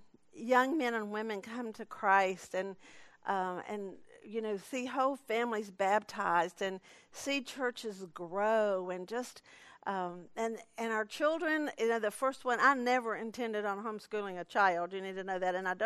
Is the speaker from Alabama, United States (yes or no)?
no; Atlanta, Georgia, United States; I grew up in South Atlanta in a Southern Baptist church, good old Southern Baptist church